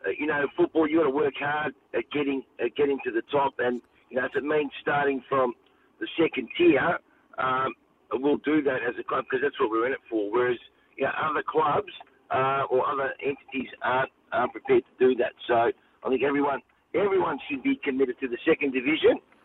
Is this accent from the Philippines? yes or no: no; Australia; It just made you feel proud as an Australian, representing football of that day.